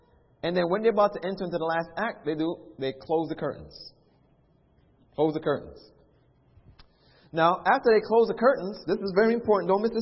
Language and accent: English; New York City, New York, United States; Now, I mentioned to many of us that I grew up in New York City.